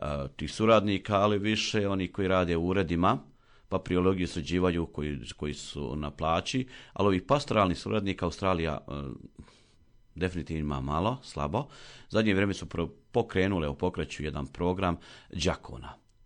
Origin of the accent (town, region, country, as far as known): Rama, Federation of Bosnia and Herzegovina, Bosnia & Herzegovina; born or raised there